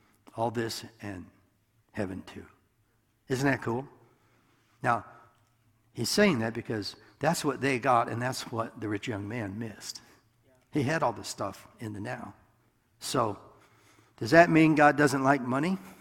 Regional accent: Iowa, United States; And, you know, I'm from Iowa. I went to school in Maryville. We moved to Gower and then St. Joe.

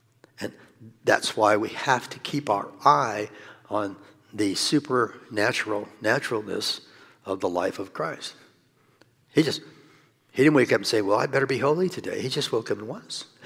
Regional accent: Iowa, United States; this is what I say, I'm from Iowa.

